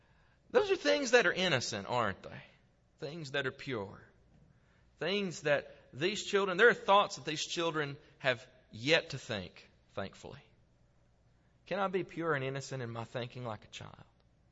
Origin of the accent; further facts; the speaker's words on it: Tennessee, United States; now in Niota, United States; I grew up in West Tennessee. And it's flat.